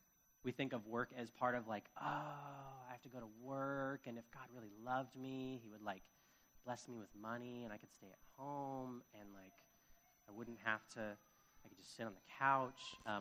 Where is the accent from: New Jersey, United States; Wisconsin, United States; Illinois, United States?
Illinois, United States; Chicago; Like, as a Chicagoan, this garden sounds incredible.